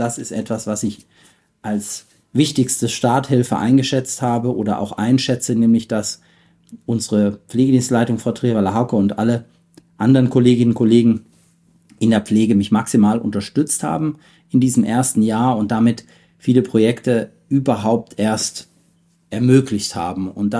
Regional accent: Heidelberg, Baden-Württemberg, Germany; weil ich ja als Heidelberger auch geprägt bin von dieser Klinik hier

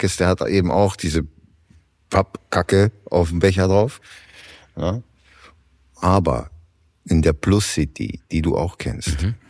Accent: Austria; also born or lived in Netherlands

